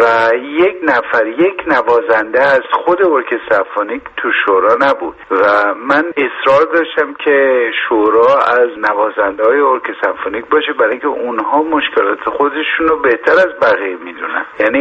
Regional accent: Iran; چون من ایرانی هستم

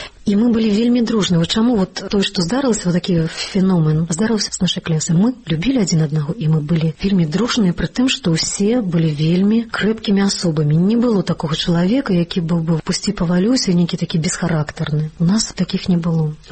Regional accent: Brest, Brest Region, Belarus; born there; Я нарадзілася ў Берасці.

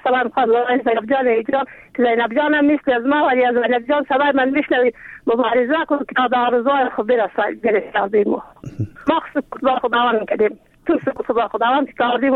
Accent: Afghanistan; ما زن افغانیم

